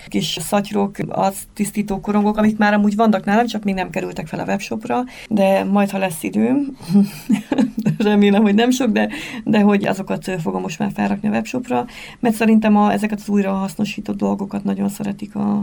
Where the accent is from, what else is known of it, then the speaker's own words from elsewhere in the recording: Debrecen, Hajdú-Bihar, Hungary; az elején mindenki csodálkozott, hogy debreceni vagyok. Mindenki azt hitt, hogy Pest.